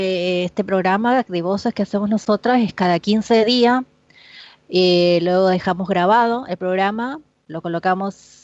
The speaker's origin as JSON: {"language": "Spanish", "region": "Chaco", "country": "Argentina"}